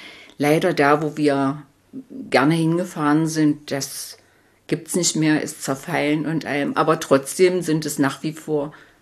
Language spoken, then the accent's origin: German; Saxony-Anhalt, Germany; Wir stammen beide aus dem Dorf, nur dass ein Wald dazwischen war.